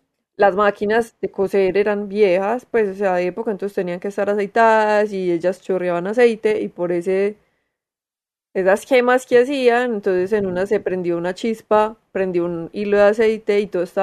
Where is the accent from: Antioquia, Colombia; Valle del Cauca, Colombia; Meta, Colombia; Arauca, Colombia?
Antioquia, Colombia; Medellín; accent: paisa; Yo tengo acento paisa porque soy de Medellín.